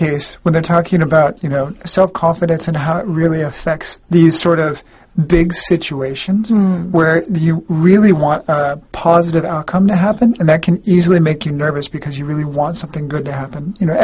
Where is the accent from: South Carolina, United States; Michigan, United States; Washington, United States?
Washington, United States; which is actually quite close to where I grew up in Washington State.